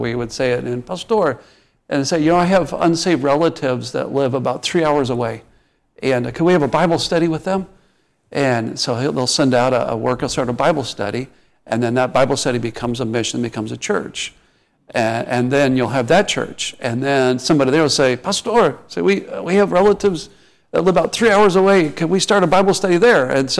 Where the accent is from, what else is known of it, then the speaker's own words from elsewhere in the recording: Midwest, United States; also born or lived in Indiana; Growing up, I grew up in the Midwest. Part of my time was in like Indiana, and seafood was like fish sticks.